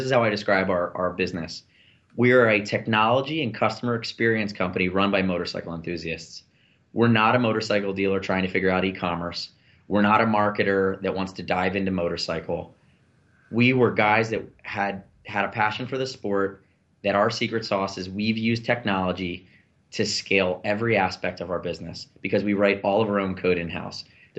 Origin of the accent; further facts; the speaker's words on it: Northeast, United States; I'm from the Northeast. I talk fast.